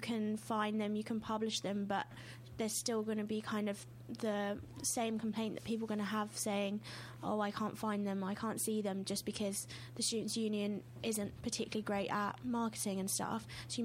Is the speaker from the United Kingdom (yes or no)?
yes; London, United Kingdom; I'm from London